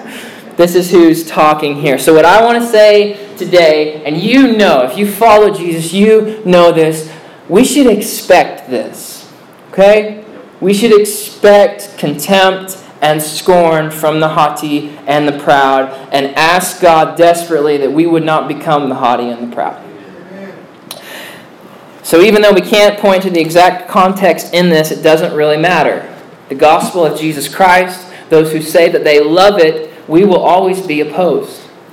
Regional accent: United States; Second, it was wrong as an American, just on an American level, it was wrong.

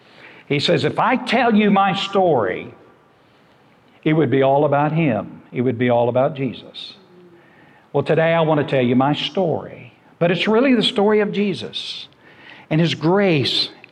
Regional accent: Georgia, United States; also born or lived in Vienna, Georgia; I was born in Vienna, Georgia, and I was raised on a farm in Crisp County, Georgia.

